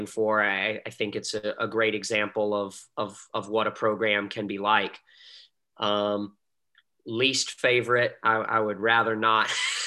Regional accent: North Carolina, United States; Well, I grew up in North Carolina, and although we do have a professional franchise there, I'm not an NBA fan.

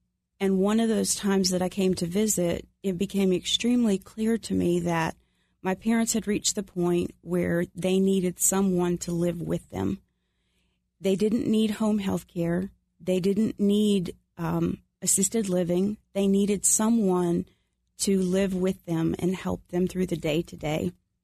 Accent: Roanoke, Virginia, United States; now in Georgia, United States; Well, I was raised in Roanoke, Virginia. So please keep those people in your prayers as they are overcoming the floodwaters. And my family and I moved down here to Georgia.

